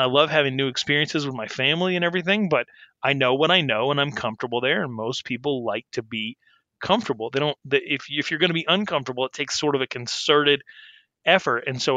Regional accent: Arizona, United States; also born or lived in Wyoming, United States; I've sort of lived my whole life in the footprint that I grew up in. I'm from Wyoming. I came up in Arizona

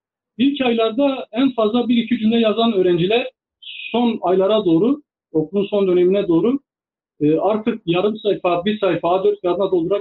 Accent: Diyarbakır, Diyarbakır Province, Turkey; born there; 1987 Diyarbakır, Ali Paşa doğumluyum.

